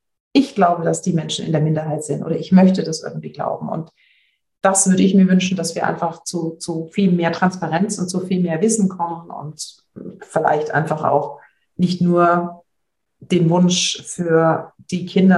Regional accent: Baden-Württemberg, Germany; in Hintertupfingen, wie ich jetzt als Schwäbin sagen würde

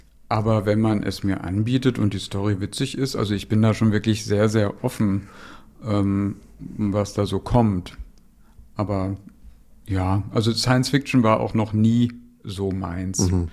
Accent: Dortmund, North Rhine-Westphalia, Germany; ich komme ja aus Dortmund

